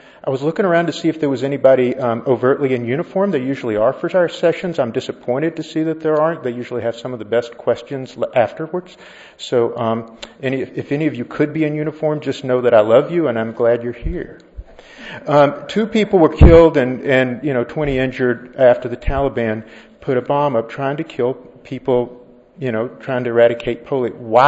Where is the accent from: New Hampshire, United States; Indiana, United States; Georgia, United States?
Georgia, United States; I'm going to start speaking quicker, even though I'm from Georgia